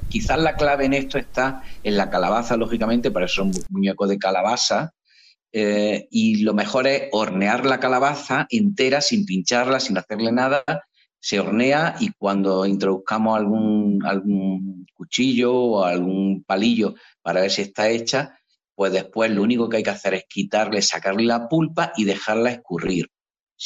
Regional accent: Jaén, Andalusia, Spain; yo siendo de Jaén tengo que tirar para mi tierra.

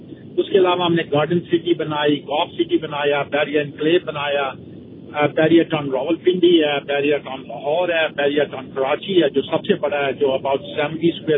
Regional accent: Canada; मैं खुद कैनेडियन हूँ

